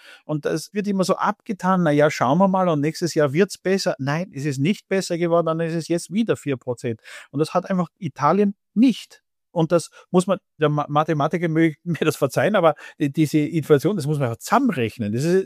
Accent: Austria; Tatsächlich gehen wir auch jetzt zum BSI als Österreicher

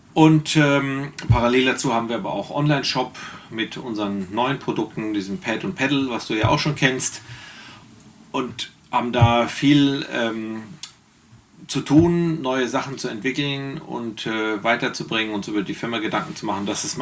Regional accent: Bavaria, Germany; also born or lived in North Rhine-Westphalia; Ich bin mal in Nordrhein-Westfalen geboren. Dann sind meine Eltern mit mir nach Bayern gezogen. Da sind wir sehr oft umgezogen, weil mein Vater als Handelsvertreter gearbeitet hat und wir einige, sagen wir mal, Umzüge gemacht haben, bis ich dann in Nordbayern gelandet bin, in der Nähe von Coburg

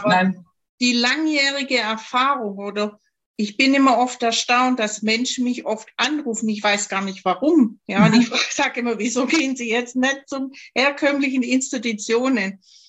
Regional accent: Baden-Württemberg, Germany; accent: Swabian; Ich komme ja aus Schwaben, man hört es vielleicht im Dialekt.

